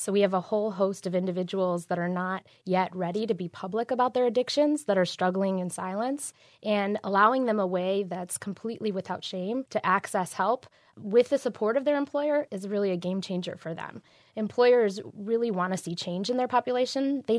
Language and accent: English; Detroit, Michigan, United States; I was born in Detroit, and I grew up here.